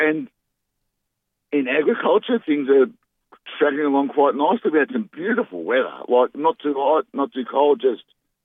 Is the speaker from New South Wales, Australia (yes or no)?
no; Melbourne, Victoria, Australia; I grew up in Melbourne.